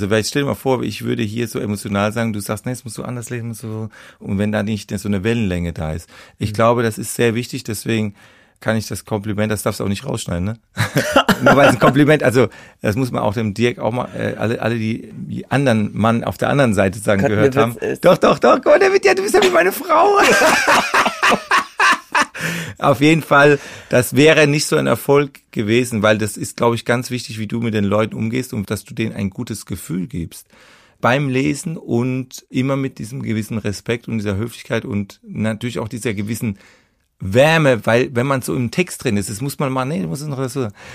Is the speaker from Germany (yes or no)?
yes; Mannheim, Baden-Württemberg, Germany; Sein krasser Ludwigshafener Dialekt ist selbst für mich als Mannheimer kaum zu verstehen.